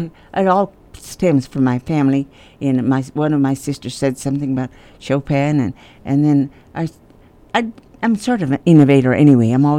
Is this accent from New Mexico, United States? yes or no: yes; Santa Rosa, New Mexico, United States; No. I grew up in Santa Rosa.